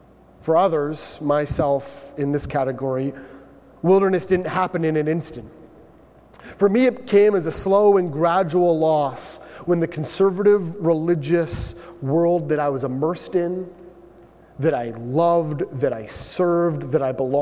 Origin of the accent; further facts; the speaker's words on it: Canada; We're Canadian.